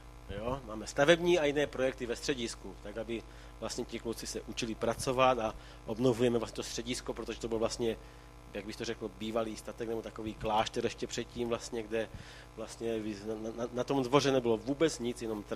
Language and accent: Czech; Prušánky, South Moravian Region, Czechia; pocházím tady vlastně z Jižní Moravy, kousek od Hodonína, také vesničky z Prušánek, jestli to někdo zná.